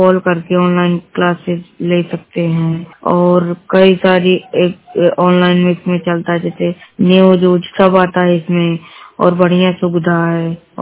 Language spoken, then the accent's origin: Hindi; Satna, Madhya Pradesh, India; और मेरा जिला सतना और एमपी का हूँ